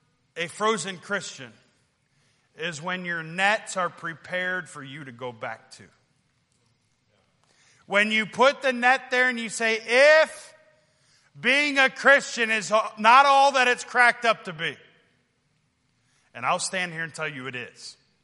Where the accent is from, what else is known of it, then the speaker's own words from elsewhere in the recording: Indiana, United States; I grew up here in Northwest Indiana.